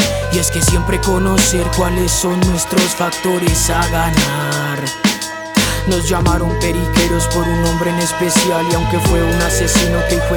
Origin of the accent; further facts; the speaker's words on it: Bogotá, Colombia; soy bogotano y no es igual a ser un campesino, un hombre de zona rural.